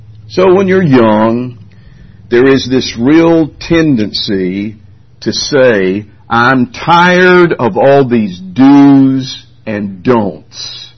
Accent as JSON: {"language": "English", "region": "Alabama", "country": "United States", "said": "Not the least of which is because I'm from Alabama."}